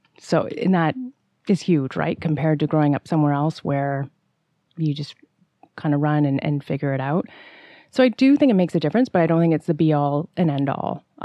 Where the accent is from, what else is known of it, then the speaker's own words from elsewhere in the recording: Hamilton, Ontario, Canada; And luckily growing up in Hamilton, where there are a number of really good runners have come from Hamilton, is I was really well supported there